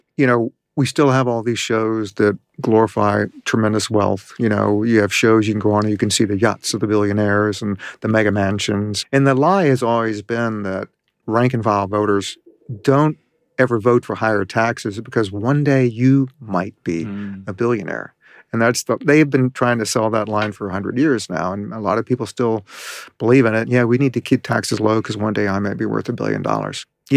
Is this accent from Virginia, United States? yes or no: yes; Richmond, Virginia, United States; I grew up in Richmond, Virginia, which used to be the world headquarters for Philip Morris